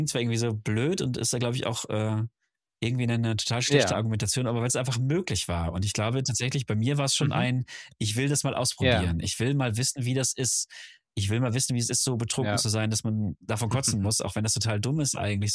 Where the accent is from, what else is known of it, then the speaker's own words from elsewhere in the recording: Schwelm, North Rhine-Westphalia, Germany; wir sind in Schwelm groß geworden, also schon nicht dörflich, schon eine Stadt so